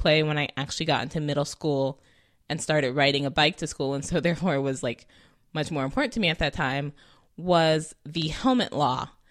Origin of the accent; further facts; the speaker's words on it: California, United States; I may or may not have mentioned I am originally from California, currently live in California.